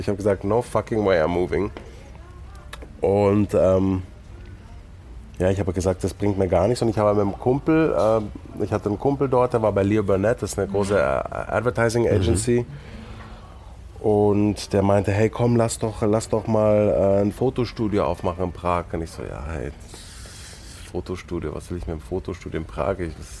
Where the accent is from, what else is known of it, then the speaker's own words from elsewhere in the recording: Germany; now in England; Also als Deutscher in England, also ich war natürlich nur der Nazi.